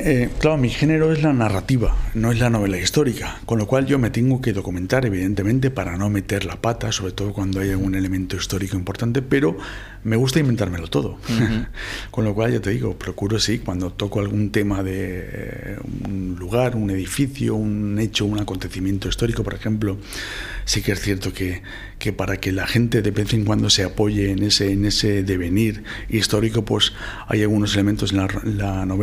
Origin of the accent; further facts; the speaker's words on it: Silla, Valencian Community, Spain; yo soy de Silla y en Valencia